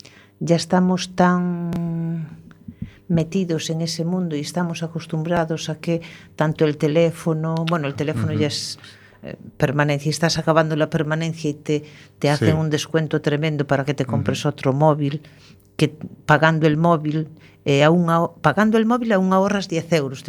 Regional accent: Ordes, Galicia, Spain; Pues yo soy nativa de órdenes. Yo nací allí y eso

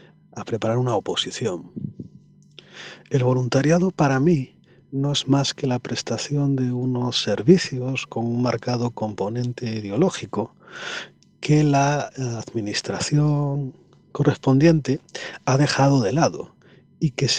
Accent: Lugo, Galicia, Spain; soy de Lugo. Y soy ingeniero agrónomo

